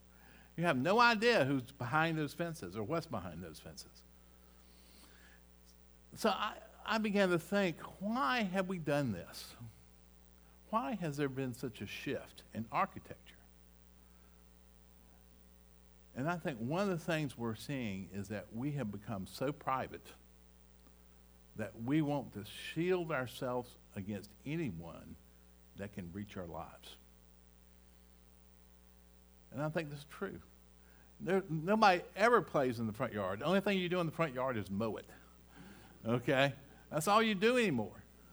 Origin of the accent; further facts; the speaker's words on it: Rock Hill, South Carolina, United States; I grew up in the South. I'm sure none of y'all know that by now. And so I grew up in the South. I was in Rock Hill, South Carolina.